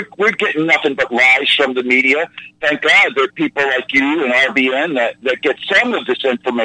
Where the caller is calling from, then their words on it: Louisiana, United States; I'm in the suburbs of New Orleans, and this was Leave It to Beaver. I'm in my 50s, and I grew up in Leave It to Beaver, America.